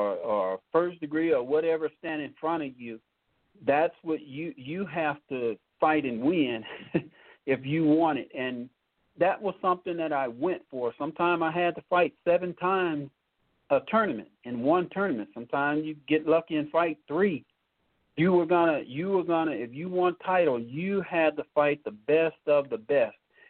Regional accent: Blytheville, Arkansas, United States; now in Colorado, United States; they're going to actually give me a key to the city in my hometown of Blytheville, Arkansas, and I am excited about that, as well as they are working on giving me a key to the city here in Colorado

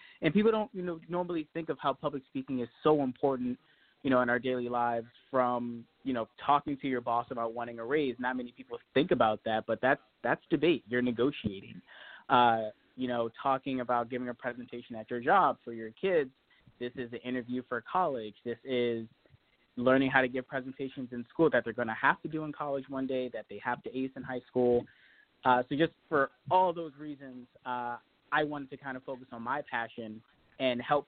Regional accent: Washington, District of Columbia, United States; Yeah, so as someone who's, you know, from Washington, D.C., born and raised in Northeast, one of the biggest things for me was not being shy, learning how to speak for myself.

